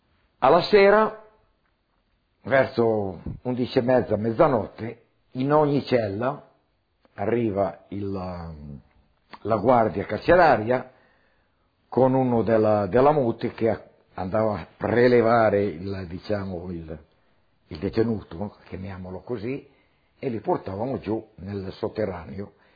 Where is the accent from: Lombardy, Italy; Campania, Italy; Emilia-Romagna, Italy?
Lombardy, Italy; Cernusco sul Naviglio; born there; Sono nato a Cernusco sul Naviglio il 2/5/1926.